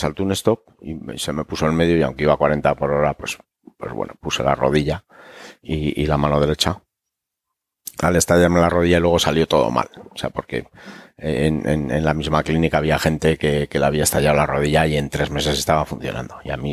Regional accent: Miranda de Ebro, Castile and León, Spain; born there; yo soy nacido en el 70, en Miranda de Ebro. Aunque me considero riojano, porque mi familia desciende de La Rioja. Mi madre es San Vicente y mi padre anguiano.

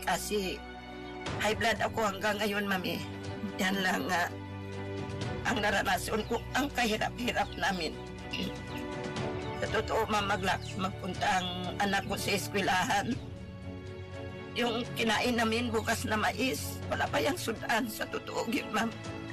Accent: Caraga, Philippines; taga-Agusan ako kasi mag-Agusan del Sur.

